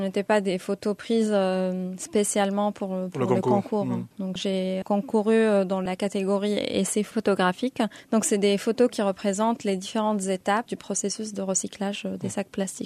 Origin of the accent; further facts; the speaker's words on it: Berkane, Oriental, Morocco; En fait, je viens de cette ville. Je suis originaire de la ville de Berkane.